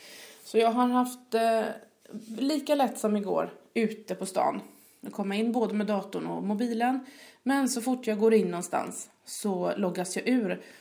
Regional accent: Gothenburg, Västra Götaland County, Sweden; Jag är göteborgare och det är jag mycket stolt över.

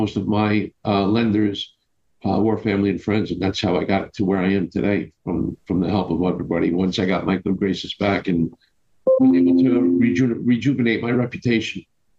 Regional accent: Brooklyn, New York, United States; So I am 50 years old, born and raised in Brooklyn, New York, live in Staten Island.

